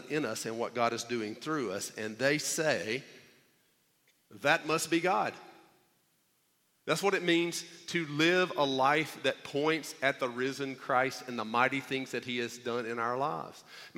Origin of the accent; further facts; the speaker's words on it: the South, United States; We have all sorts of broken ideas of who Jesus is because we grew up in the Bible Belt